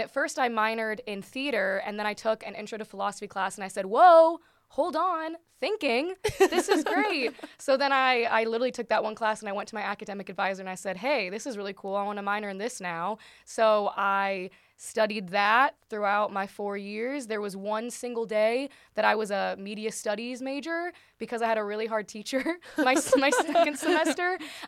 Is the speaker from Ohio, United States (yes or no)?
yes; Perrysburg, Ohio, United States; also born or lived in Sylvania; I was born in Sylvania first, and then right before first grade, we moved to Perrysburg.